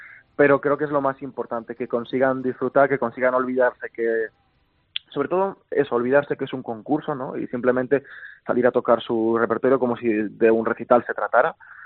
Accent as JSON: {"language": "Spanish", "town": "Albacete", "region": "Castilla-La Mancha", "country": "Spain", "said": "de momento soy el único albaceteño que lo ha ganado en las 42 ediciones, siendo de aquí."}